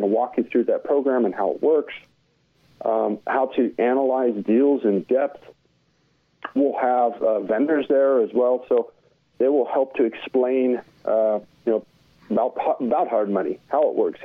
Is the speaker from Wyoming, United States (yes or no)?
yes; Wyoming, United States; now in Austin, United States; I moved to Austin from Wyoming, and where I'm from, we don't have air conditioners.